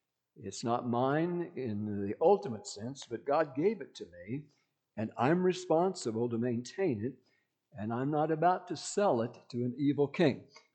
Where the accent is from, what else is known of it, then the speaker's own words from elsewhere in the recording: Colorado, United States; I was born in Colorado Springs and grew up on the High Plains